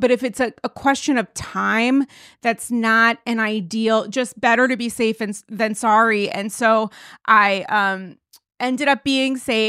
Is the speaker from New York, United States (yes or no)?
yes; New York, United States; Like, I am one of you. I am a New Yorker. I just don't drive.